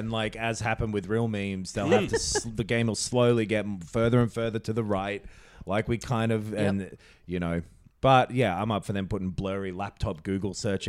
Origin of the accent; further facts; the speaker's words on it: England, United Kingdom; I'm English